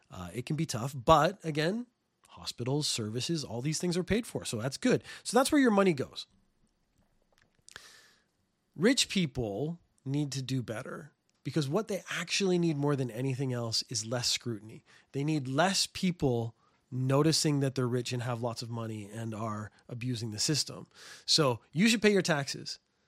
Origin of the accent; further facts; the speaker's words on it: Canada; I mean, I come from Canada where I don't think they really...